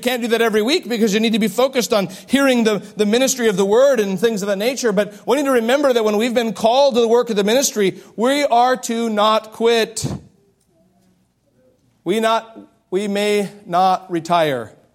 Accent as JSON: {"language": "English", "town": "Astoria", "region": "Oregon", "country": "United States", "tie": "born or raised there", "said": "And growing up in Astoria, Oregon, when there's mud and more mud on the field, sinking into it, and you get out knowing you've been in the game."}